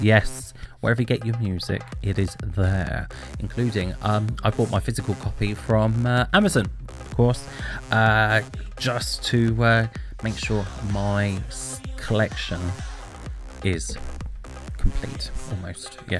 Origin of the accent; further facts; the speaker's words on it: Fareham, South East England, United Kingdom; we are going over to my hometown of Fareham